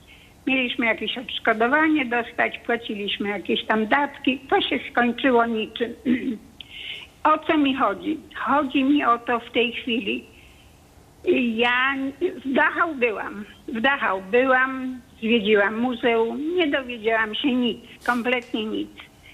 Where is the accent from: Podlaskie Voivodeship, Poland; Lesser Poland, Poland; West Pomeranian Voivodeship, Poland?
West Pomeranian Voivodeship, Poland; Szczecin; jestem ze Szczecina